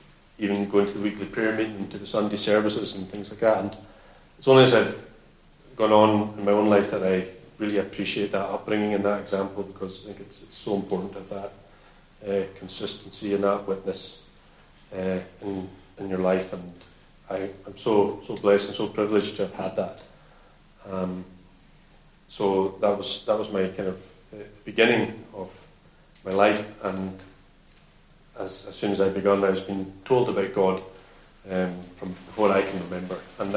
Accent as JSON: {"language": "English", "town": "Stornoway", "region": "Scotland", "country": "United Kingdom", "tie": "born or raised there", "said": "My family were living in South Loughs in Garryvard, and I was born in Stornoway and brought up. My father was a Christian. My mother's not yet a Christian"}